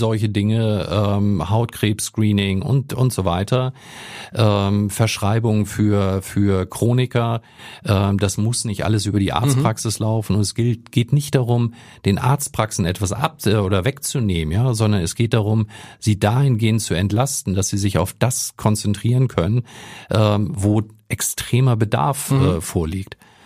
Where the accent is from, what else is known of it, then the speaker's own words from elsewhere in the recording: Hamburg, Germany; also born or lived in Düsseldorf / Stuttgart / Munich; Und meine Antwort ist auch immer Hamburger, weil gebürtiger Hamburger auch, weil das ist bei mir in der DNA verankert.